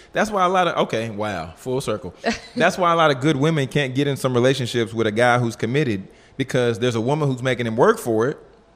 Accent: Louisiana, United States; I eat some fried catfish. I'm from Louisiana. Let's be real.

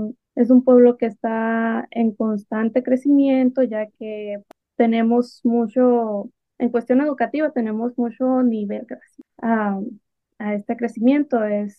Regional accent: Moctezuma, Sonora, Mexico; moctezumense de hueso colorado, dicen por aquí. Entonces yo nací y crecí aquí en Moctezuma. Entonces desde pequeñita he estado relacionada con cosas del campo por parte de mis familias, ¿no?

